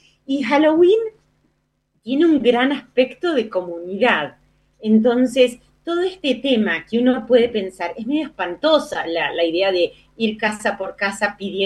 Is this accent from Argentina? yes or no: yes; Argentina; nosotros guardamos porque somos argentinos